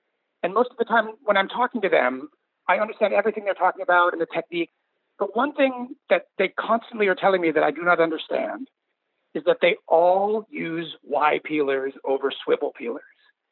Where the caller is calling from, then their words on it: Los Angeles, California, United States; I am in Los Angeles.